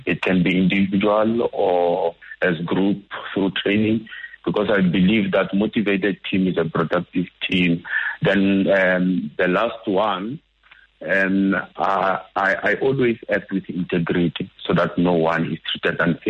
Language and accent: English; Limpopo, South Africa; because I'm from Limpopo also.